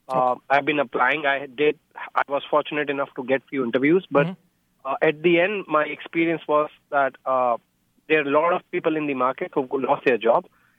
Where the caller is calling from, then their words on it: Sunnyvale, California, United States; I'm calling from Sunnyvale.